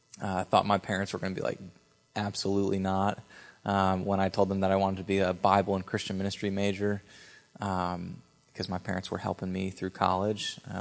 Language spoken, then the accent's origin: English; Simsbury, Connecticut, United States; Yeah, so I grew up in the Northeast, so I'm a Northeasterner from Connecticut, right outside of Hartford.